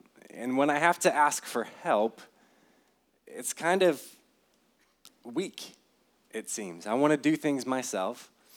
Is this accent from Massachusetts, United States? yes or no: no; Ohio, United States; also born or lived in Indiana / Michigan; now in Morton, United States; I was born and raised in Ohio, in the top left corner. So if you've ever heard of Toledo, we were about 45 minutes west of there. I grew up in Ohio.